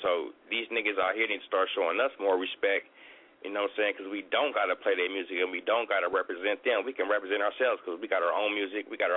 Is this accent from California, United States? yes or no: yes; Watts, California, United States; I grew up in Watts. I grew up real hardcore. I grew up with old school people